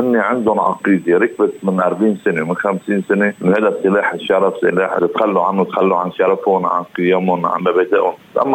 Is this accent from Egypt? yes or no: no; Lebanon; أنا بمشي كلبناني بقى.